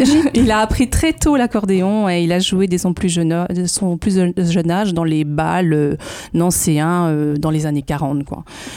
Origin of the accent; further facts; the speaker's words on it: Nancy, Grand Est, France; born there; je suis née à Nancy et donc j'ai fait mes premiers pas dans un univers familial baigné dans une ambiance musicale.